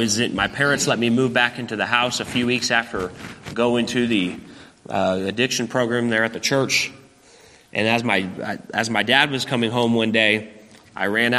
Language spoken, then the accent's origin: English; Oklahoma City, Oklahoma, United States; born there; I was born in Oklahoma City, and I grew up in an independent Baptist home.